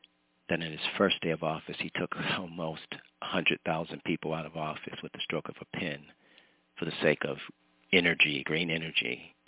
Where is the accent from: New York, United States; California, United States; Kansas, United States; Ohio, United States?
Ohio, United States; now in New Jersey, United States; about as far away from China as my home here in New Jersey, to my hometown in Ohio.